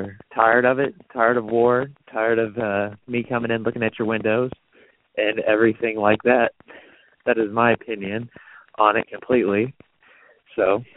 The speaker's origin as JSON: {"language": "English", "region": "Indiana", "country": "United States", "said": "I am 21, from Indiana."}